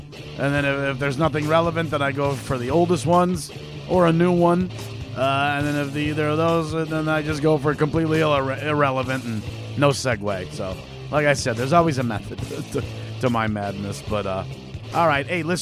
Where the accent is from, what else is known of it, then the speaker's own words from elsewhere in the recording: Illinois, United States; First, we'll start in Illinois here, my home state.